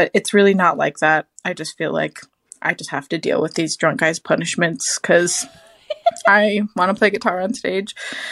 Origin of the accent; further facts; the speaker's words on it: Denver, Colorado, United States; Hi, Nikki, Noah, and Andrew. … from Denver.